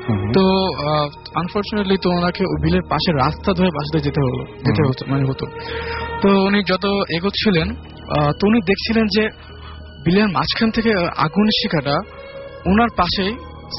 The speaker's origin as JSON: {"language": "Bangla", "town": "Mohammadpur", "region": "Dhaka Division", "country": "Bangladesh", "said": "এসেছি মোহাম্মদপুর থেকে।"}